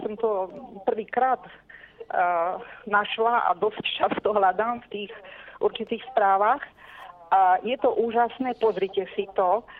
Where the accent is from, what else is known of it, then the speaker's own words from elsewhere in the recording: Martin, Žilina Region, Slovakia; som z Martina.